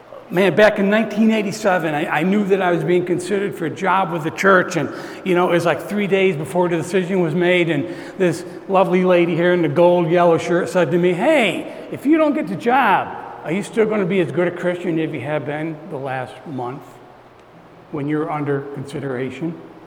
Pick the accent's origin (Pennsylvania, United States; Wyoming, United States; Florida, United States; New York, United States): New York, United States; Morrisville; I'm from Morrisville, New York area.